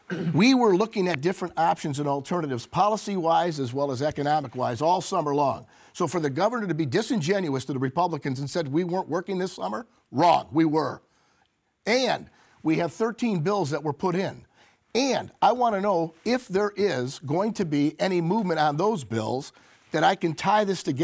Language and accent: English; Missouri, United States; I'm from the Show Me State, Missouri.